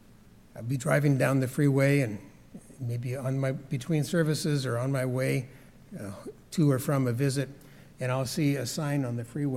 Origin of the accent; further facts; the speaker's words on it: Oregon, United States; now in Ohio, United States; How did I wind up in Northeast Ohio? I grew up in God's church with my family in the Willamette Valley in Oregon.